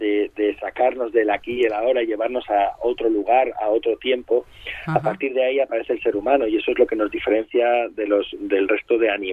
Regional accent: Guadalajara, Castilla-La Mancha, Spain; also born or lived in Barcelona; Yo nací en Barcelona, pero a los 7 años marché a Guadalajara, bueno, no marché yo, marchó mi familia y ahí me fui con ellos, claro.

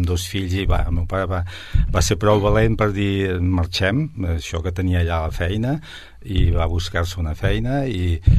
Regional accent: Sabadell, Catalonia, Spain; Vaig néixer a Sabadell i encara segueixo. I, bueno, jo vaig néixer a la plaça del Mercat.

